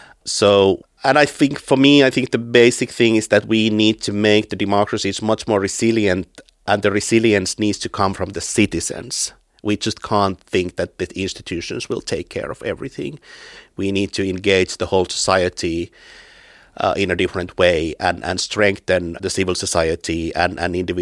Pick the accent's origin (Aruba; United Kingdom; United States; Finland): Finland; I mean, I'm from Finland. We are one of the most militarized countries in Europe.